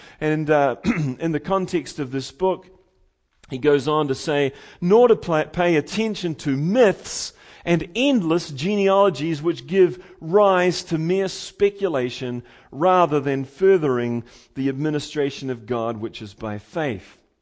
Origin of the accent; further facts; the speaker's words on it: New Zealand; And I come from, as you know, I come from New Zealand